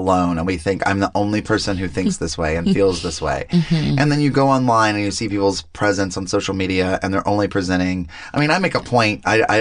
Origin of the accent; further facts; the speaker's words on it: the South, United States; growing up in the South